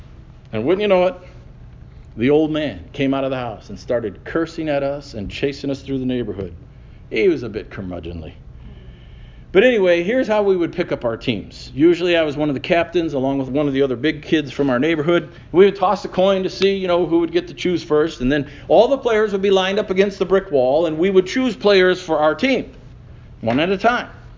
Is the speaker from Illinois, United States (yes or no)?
yes; Chicago, Illinois, United States; I grew up in Chicago, and growing up in the city, not in the suburbs, we were limited on space